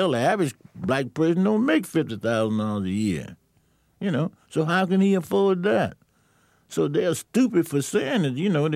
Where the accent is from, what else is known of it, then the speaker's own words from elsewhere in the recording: Charlotte, North Carolina, United States; Oh, I'm going to Charlotte, North Carolina, my hometown, to play next week.